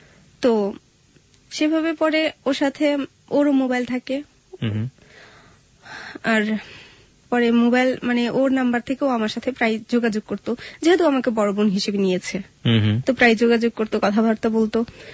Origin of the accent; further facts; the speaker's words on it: Dhaka, Dhaka Division, Bangladesh; আমি ঢাকাতেই বড় হয়েছি